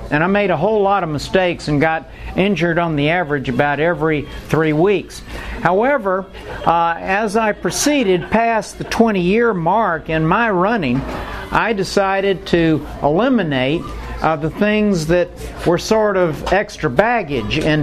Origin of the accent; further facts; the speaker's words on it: Atlanta, Georgia, United States; accent: Atlanta; If you do not understand my Atlanta accent, then Suzelle can translate.